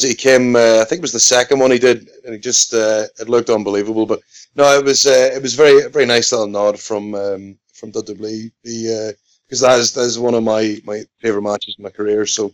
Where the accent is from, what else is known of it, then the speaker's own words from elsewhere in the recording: Northern Ireland, United Kingdom; now in Scotland, United Kingdom; I could say that as a Northern Irish person in Scotland, you know.